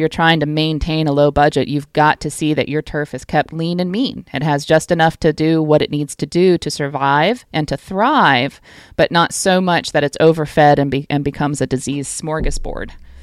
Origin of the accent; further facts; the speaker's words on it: Virginia, United States; I'll take my home state, Virginia.